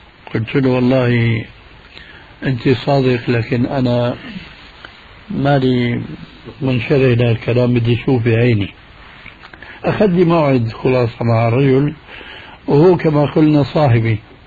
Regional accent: Damascus, Damascus Governorate, Syria; هذه كانت تستعمل عندنا في دمشق

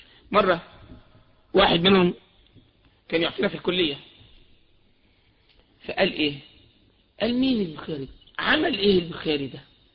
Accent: Egypt; بعض أهل البدع عندنا في مصر ممن يطعنون في البخاري

